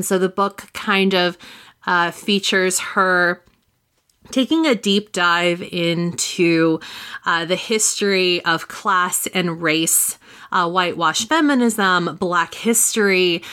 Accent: United States; like, I'm American, but we have our own history with racism and race and race relations here

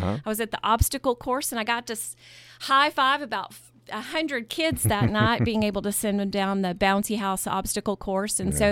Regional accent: Midland, Texas, United States; accent: Texan twang; I'm from West Texas, Midland, Texas.

